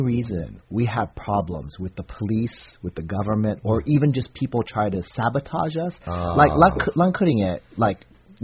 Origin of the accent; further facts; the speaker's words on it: southern Taiwan, Taiwan; I'm originally from the South.